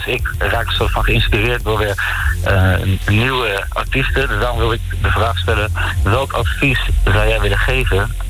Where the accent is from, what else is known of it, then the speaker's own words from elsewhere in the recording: The Hague, South Holland, Netherlands; We komen allebei uit Den Haag.